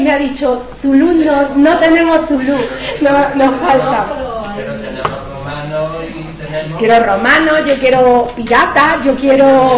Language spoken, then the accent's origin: Spanish; Linares, Andalusia, Spain; yo no me quedo sin preguntarle, como soy de Linares